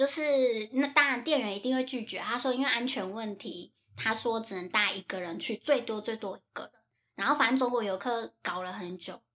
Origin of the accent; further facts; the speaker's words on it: Taiwan; 其实我跟他不是一伙，我是台湾来的